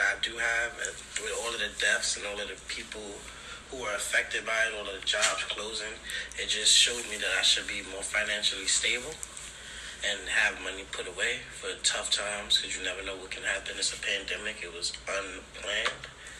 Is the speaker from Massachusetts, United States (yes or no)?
no; New York, United States; New York. America.